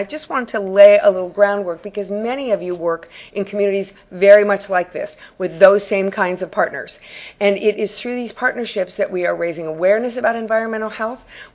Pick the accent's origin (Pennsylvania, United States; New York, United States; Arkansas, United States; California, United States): Pennsylvania, United States; Philadelphia; Now I have to do a little aside and say, go Phillies. Sorry, I come from Philly.